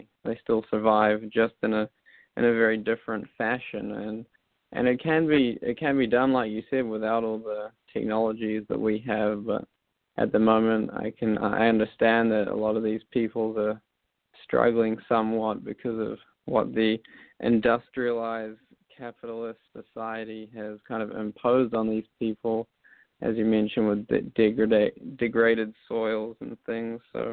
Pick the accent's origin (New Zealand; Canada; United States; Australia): New Zealand; They're very friendly, and it's a very different culture to what I grew up with in New Zealand.